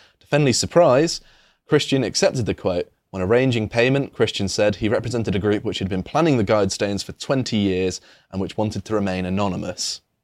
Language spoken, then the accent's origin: English; South West England, United Kingdom; growing up in Britain, particularly I grew up in Devon.